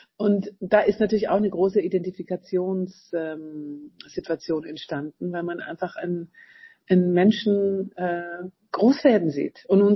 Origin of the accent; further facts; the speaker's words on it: Southern Germany, Germany; die mir als Süddeutsche immer wieder auch eine andere Art von Poesie schenkt.